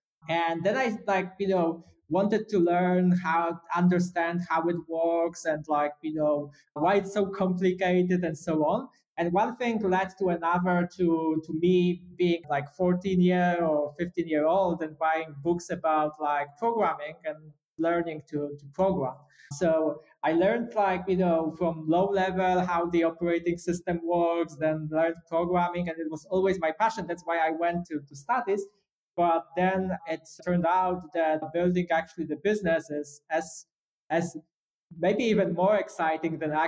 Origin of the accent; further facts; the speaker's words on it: Katowice, Silesian Voivodeship, Poland; also born or lived in Wrocław; I was born in Katowice, which is a more like industrial town. Now it transitions more to technology, but it was used to known for coal mines and heavy industry, etc.